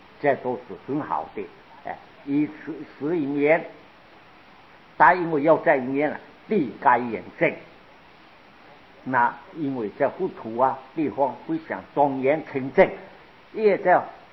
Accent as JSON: {"language": "Chinese", "country": "China", "said": "我们中国人以前啊也很喜欢的，我们在大以前在大陆啊"}